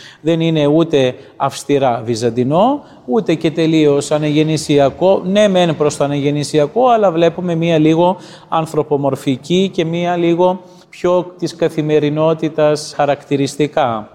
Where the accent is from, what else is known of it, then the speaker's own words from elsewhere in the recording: Greece; όταν μέχρι πριν 5 χρόνια που ήμουνα και εγώ στη Μόσχα και έλεγα είμαι Έλληνας